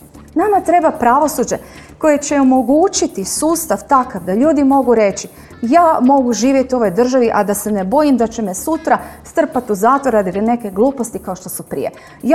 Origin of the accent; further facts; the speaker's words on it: Croatia; pogotovo kod nas u Hrvatskoj, na vrlo umjetan način